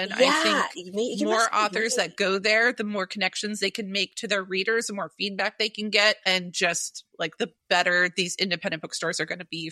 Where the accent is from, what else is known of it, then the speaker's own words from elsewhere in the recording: Iowa, United States; I'm originally from Iowa. So we do drive through on I-80, sometimes I-70 to get back to Iowa.